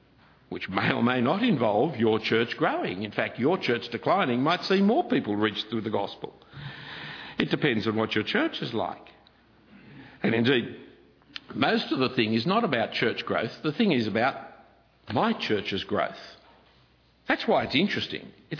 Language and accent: English; Sydney, New South Wales, Australia; we Sydney-siders, we grew up in Sydney, we're going to die in Sydney